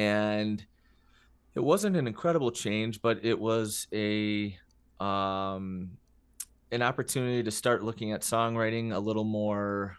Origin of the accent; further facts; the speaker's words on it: Petoskey, Michigan, United States; I'm from Southeast Michigan. I live halfway between Detroit and Ann Arbor. Originally grew up in Northern Michigan outside of Petoskey.